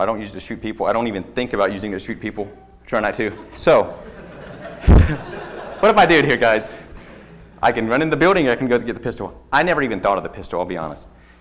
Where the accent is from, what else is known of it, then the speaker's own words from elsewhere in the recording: the South, United States; I mean, I grew up in the South. That's very normal to see people standing around on the streets.